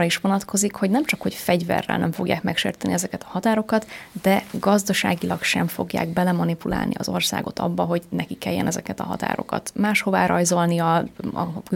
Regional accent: Hungary; ami ugye magyarként külön szomorú

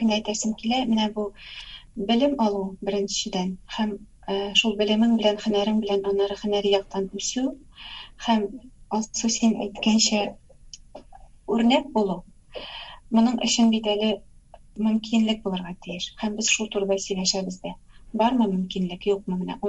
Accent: Tatarstan, Russia; moved away as an adult; Мин югары уку йортунда укыдым, эшли алдым Татарстанда.

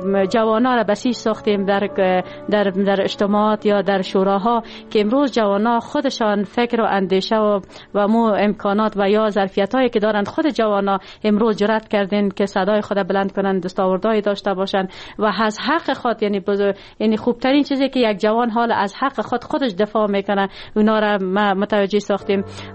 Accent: Siadan, Parwan, Afghanistan; born there; ، در ولایت پروان قریه سیادان متولد شدیم، در خانه خانواده روشن فکر و تحصیلات ابتدایی خود در مکتب نمبر 2 شهر چاریکار و دوره لیسه خود در لیسه هوره جلالی به پایان رساندیم

